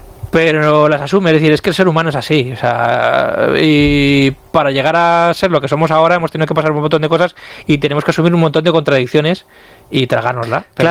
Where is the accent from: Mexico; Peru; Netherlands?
Netherlands; Pero soy holandés, o sea.